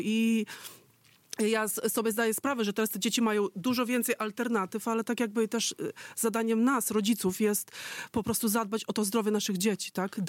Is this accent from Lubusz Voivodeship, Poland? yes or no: no; Bielsk Podlaski, Podlaskie Voivodeship, Poland; U nas w Bielsku Podlaskim był tylko stadion żużlowy, ale i w szkole podstawowej, i w gimnazjum mieliśmy skocznię do skoków wzwyż na sali.